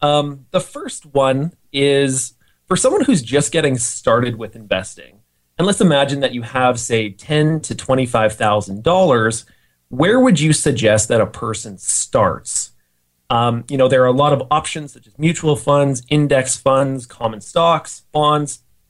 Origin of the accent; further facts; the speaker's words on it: Calgary, Alberta, Canada; I'm from Calgary, Alberta, Canada.